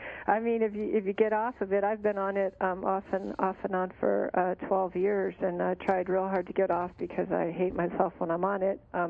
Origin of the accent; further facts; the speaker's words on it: Tucson, Arizona, United States; Hey, I'm from Tucson.